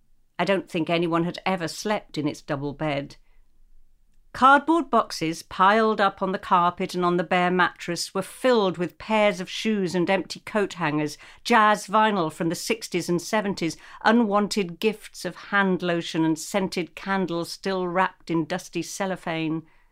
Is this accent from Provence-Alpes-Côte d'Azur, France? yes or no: yes; Saint-Jean-Cap-Ferrat, Provence-Alpes-Côte d'Azur, France; also born or lived in Bahamas; she knew what I knew from growing up in Cap Ferrat and the Bahamas and the rest.